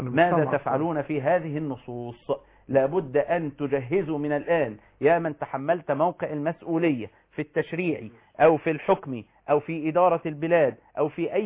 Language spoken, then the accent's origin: Arabic; Egypt